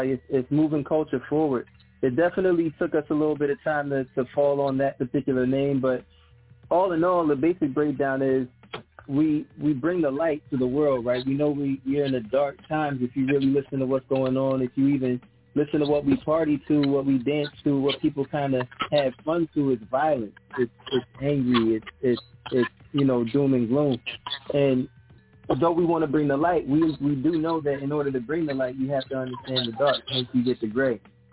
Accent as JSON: {"language": "English", "town": "Philadelphia", "region": "Pennsylvania", "country": "United States", "tie": "born or raised there", "also_born_or_lived": "Jamaica", "said": "So we're all from I'm from Jamaica, but grew up in Philadelphia."}